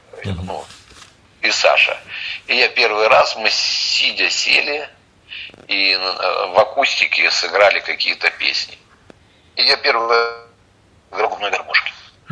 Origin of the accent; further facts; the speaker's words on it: Kharkiv, Kharkiv Oblast, Ukraine; я приехал из Харькова